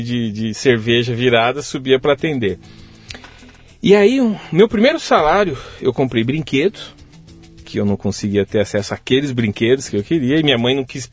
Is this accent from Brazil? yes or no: yes; Carapicuíba, São Paulo, Brazil; also born or lived in Osasco; Eu nasci em Osasco, mas eu fui criado em Carapicuíba, então região metropolitana aqui de São Paulo, a periferia de verdade.